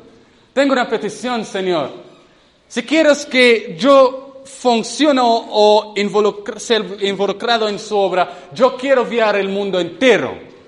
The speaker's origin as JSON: {"language": "Spanish", "country": "Jamaica", "tie": "born or raised there", "said": "Estaba en la universidad en Jamaica. Nací en Jamaica. Entonces, allá, estaba en casa."}